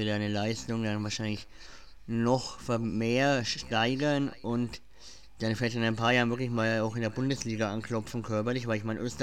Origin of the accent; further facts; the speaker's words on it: Schwabach, Bavaria, Germany; weil wir sind aus dem Schwabacher Raum